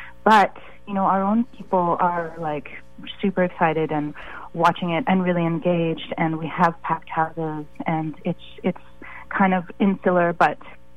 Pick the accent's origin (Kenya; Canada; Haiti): Canada; I'm from Canada